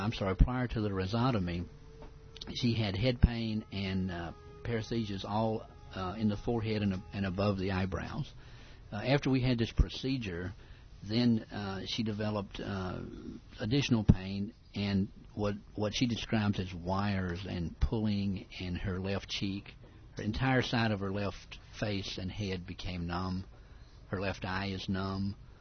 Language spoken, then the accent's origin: English; Mississippi, United States; Well, we came to see Dr. Tong from all the way across the country. Mm-hmm. We came from Mississippi after some elaborate, lengthy phone conversations and to get my wife some treatment.